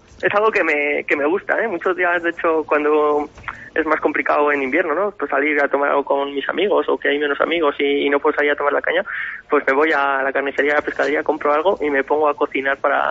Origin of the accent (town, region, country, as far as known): Castile and León, Spain; born or raised there